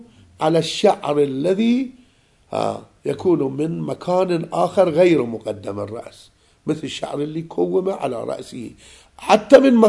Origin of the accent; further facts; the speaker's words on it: Najaf, Najaf Governorate, Iraq; عندنا بعض الكلمات احنا من النجف